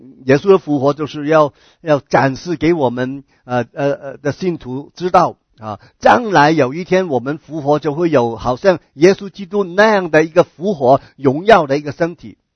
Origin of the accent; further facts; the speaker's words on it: China; 聚会的好像我们中国人聚会总是有吃的嘛，我们团契一定先吃饭